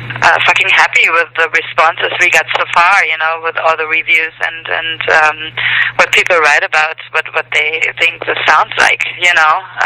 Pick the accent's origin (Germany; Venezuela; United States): Germany; I'm from Germany